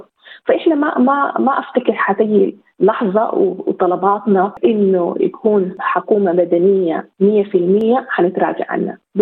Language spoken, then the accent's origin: Arabic; Sudan; now in abroad; إحنا كسودانيين خارج السودان تواصلنا مع أهلنا طبعا يعني مقلق جدا بالنسبة لنا